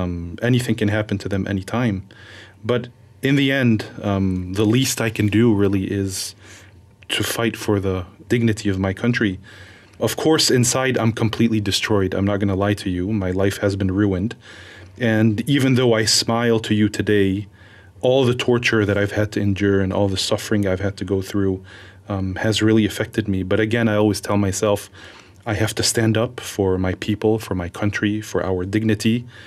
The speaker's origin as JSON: {"language": "English", "country": "Syria", "tie": "born or raised there"}